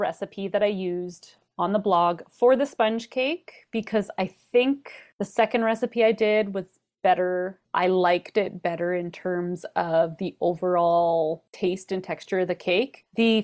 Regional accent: Australia; I happen to have this great cookbook from Australia, from my mom, because you know as I am from Australia.

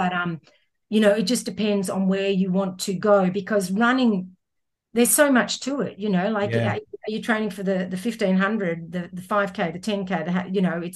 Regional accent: Scotland, United Kingdom; with an O because I am Scottish.

